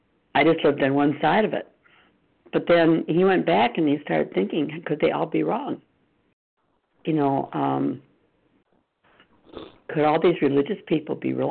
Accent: Michigan, United States; from Michigan. I like to say I'm from Michigan because I think there's only two or three of us from the whole loop and the whole group from Michigan

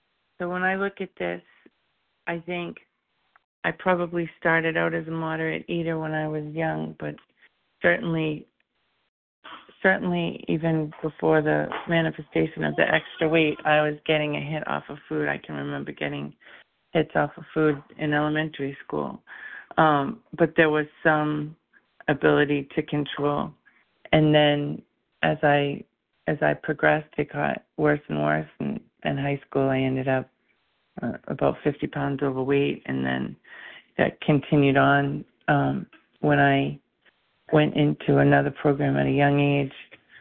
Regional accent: Rhode Island, United States; I'm from Rhode Island.

